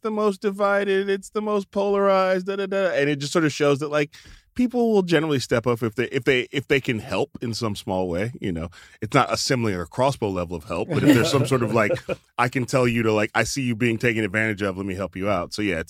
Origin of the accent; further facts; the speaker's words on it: Mobile, Alabama, United States; They knew I was from Mobile. They chose it for me.